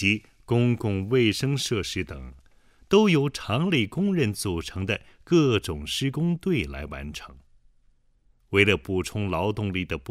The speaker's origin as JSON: {"language": "Chinese", "town": "Fengtai", "region": "Beijing", "country": "China", "tie": "born or raised there", "said": "我从小在丰台区长大"}